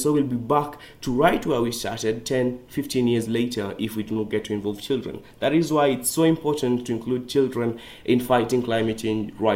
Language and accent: English; Kenya; English is a second language; I am 17 years old. I come from Kenya